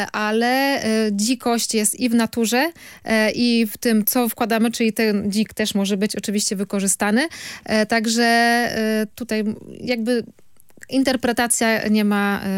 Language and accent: Polish; Pomeranian Voivodeship, Poland; I teraz można zrobić w kociołku przepyszną zupę rybną, zwłaszcza w sezonie u nas na Kaszubach. Robimy oprócz zupy rybnej z ogniska sielawę zawijaną w liście szczawiu.